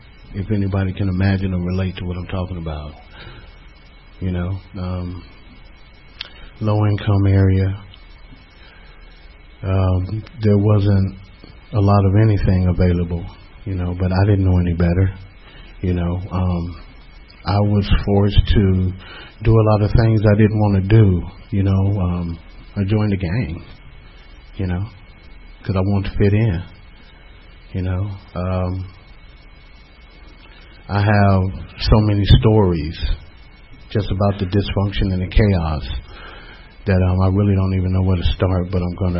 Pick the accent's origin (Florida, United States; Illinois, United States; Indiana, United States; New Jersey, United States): Illinois, United States; Chicago; I was born and raised in Chicago. I am the youngest of 10 children.